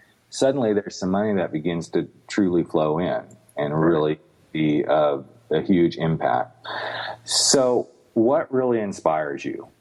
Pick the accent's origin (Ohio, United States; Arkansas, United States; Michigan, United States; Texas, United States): Arkansas, United States; I actually spent a portion of my life growing up in Arkansas. And, of course, at that time I was a teen.